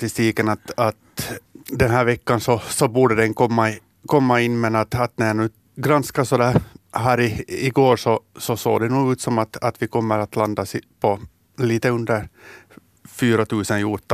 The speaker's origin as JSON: {"language": "Swedish", "town": "Bromarv", "region": "Uusimaa", "country": "Finland", "tie": "born there", "said": "eftersom jag är född i Bromar så är det ju ganska naturligt att det är ett jaktlag i Bromar."}